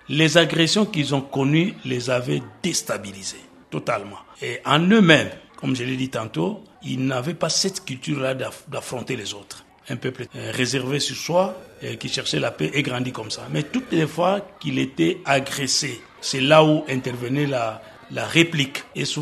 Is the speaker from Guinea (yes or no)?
no; Bandundu, DR Congo; also born or lived in Kongo Central; Je suis Dinga de Bandundu, des parents nés à Kinshasa, grandis à Kinshasa, mais j'ai eu à faire toutes mes études depuis l'école primaire dans la province du Congo central